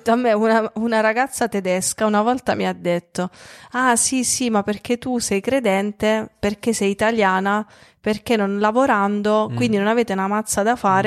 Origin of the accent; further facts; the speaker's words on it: Southern Italy, Italy; Lo stai dicendo a me perché sono terrone